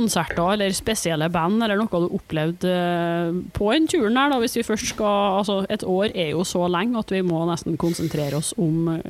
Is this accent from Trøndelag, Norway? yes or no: yes; Trondheim, Trøndelag, Norway; moved away; Og jeg er fra Trondheim, og har flyttet fra Trondheim.